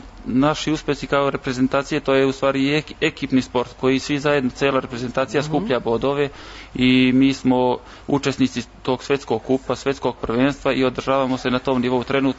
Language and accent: Serbian; Sjenica, Zlatibor District, Serbia; kod nas u Sjenici je specifično to da se zimi dosta ovde ljudi bave nordijskim skijanjem i biatlonom.